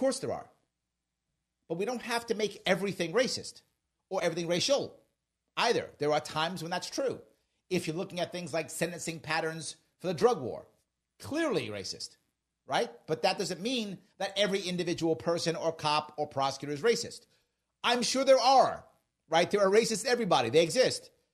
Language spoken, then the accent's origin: English; Bronx, New York, United States; now in Queens, United States; I'm happy that I grew up in the Bronx. I live in Queens now.